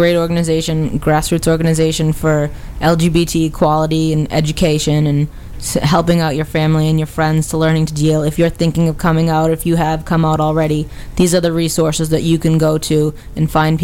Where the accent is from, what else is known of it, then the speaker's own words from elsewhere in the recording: Somerville, Massachusetts, United States; I grew up, born and raised in Somerville, Massachusetts.